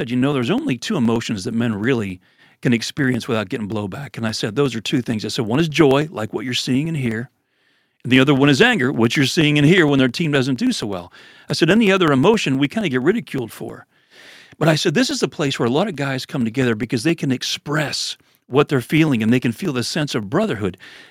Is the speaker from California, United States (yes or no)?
no; Pennsylvania, United States; I said, I grew up in Pennsylvania.